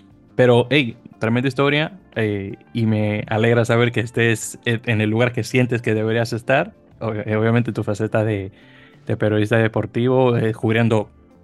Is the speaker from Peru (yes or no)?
no; Dominican Republic; eso me hace recordar un poco a los periodistas deportivos en mi país, en República Dominicana